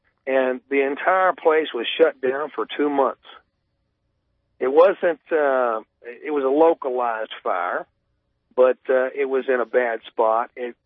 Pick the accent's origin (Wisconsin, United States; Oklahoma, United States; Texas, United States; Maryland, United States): Texas, United States; born there; I was born here in Texas